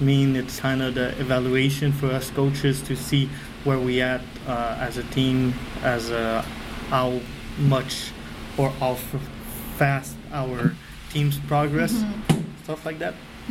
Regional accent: Quebec City, Quebec, Canada; first language French; English is a second language; I'm from Quebec City, so English is my second language.

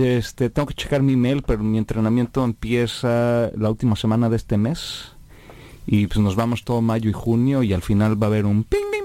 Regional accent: Mexico; estando en un país como en el West Coast de Norteamérica, a veces es un poco difícil sobresalir como talento latinoamericano, ¿no? Más que nada siendo mexicano.

